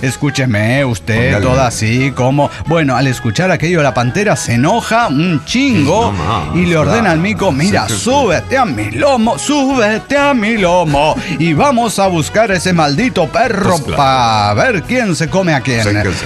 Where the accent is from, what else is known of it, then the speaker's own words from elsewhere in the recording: Torreón, Coahuila, Mexico; Soy el inmortal de Torreón, Coahuila.